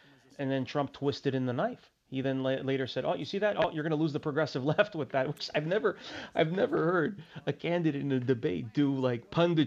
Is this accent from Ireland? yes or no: no; Canada; now in United States; I'm Canadian. Canada's home. I don't have another citizenship, but I care about this country too, the United States. I've been living here for quite a few years.